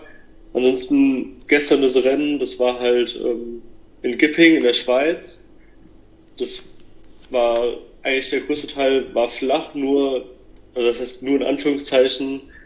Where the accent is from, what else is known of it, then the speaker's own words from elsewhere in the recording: Hesse, Germany; Also ich komme aus in der Nähe aus Hanau in Hessen und bis vor ein paar Monaten war ich noch im Internat in Kaiserslautern auf dem Sportinternat